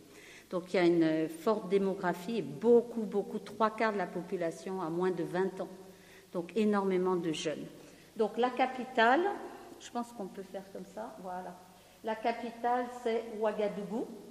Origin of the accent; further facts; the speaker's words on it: Paris, Île-de-France, France; je suis parisienne et je suis infirmière sage-femme.